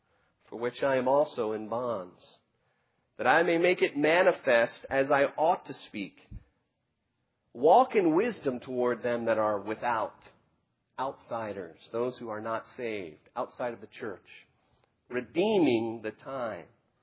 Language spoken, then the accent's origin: English; Jarrettsville, Maryland, United States; When I was a kid growing up in Jarrettsville, Maryland, we had a very large backyard